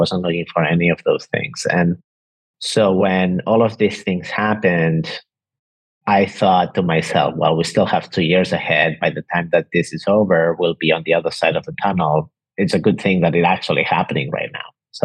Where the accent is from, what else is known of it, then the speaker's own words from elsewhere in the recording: Barcelona, Catalonia, Spain; also born or lived in New York, United States; Yeah, I'm originally from Barcelona. My mom is Argentinian. My dad is from Spain, from Barcelona. I was born and raised here. I live now in Barcelona, but I lived for 15 years in New York up until last September, and grew up mostly in Barcelona, went to school, college, everywhere.